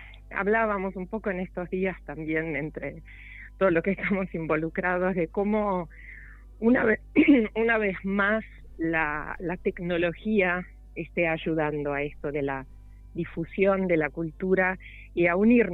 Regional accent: Milan, Lombardy, Italy; Yo soy de Milán y se va a estar muy feliz.

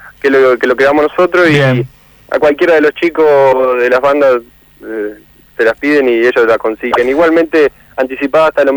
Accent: Crespo, Entre Ríos, Argentina; Nosotros somos de Crespo.

